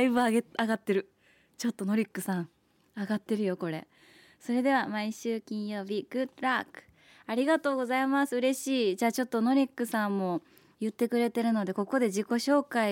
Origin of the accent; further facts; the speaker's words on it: Osakasayama, Osaka, Japan; 私大阪狭山市出身なんですけども